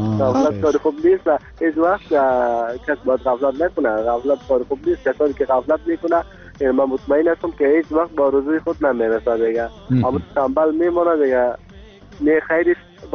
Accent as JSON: {"language": "Persian", "country": "Afghanistan", "said": "کل ما افغان هستیم، کل ما گل یک باغ هستم"}